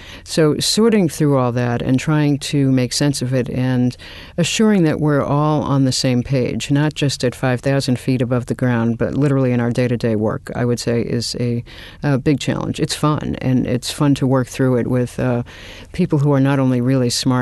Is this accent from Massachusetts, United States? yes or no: yes; Massachusetts, United States; So I grew up just outside of Boston